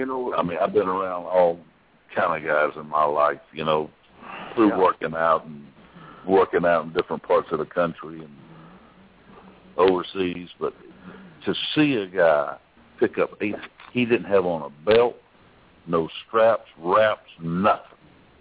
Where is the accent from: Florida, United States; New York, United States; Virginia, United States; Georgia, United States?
Georgia, United States; Columbus; Not because I'm from Columbus, Georgia. Columbus, Georgia's got some of the best barbecue in this world.